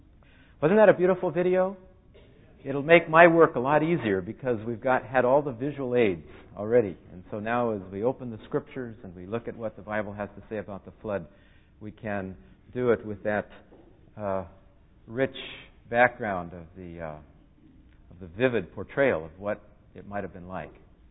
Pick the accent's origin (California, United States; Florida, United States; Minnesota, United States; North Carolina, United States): California, United States; now in Michigan, United States; I'm a missionary to Michigan, but I'm a Californian, and my home is the High Sierras.